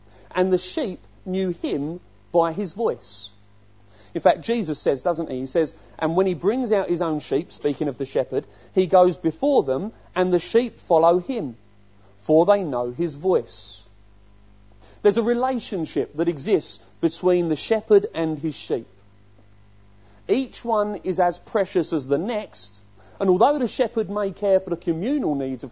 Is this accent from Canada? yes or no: no; London, United Kingdom; When I was growing up in Camberwell, central London, I didn't see many sheep.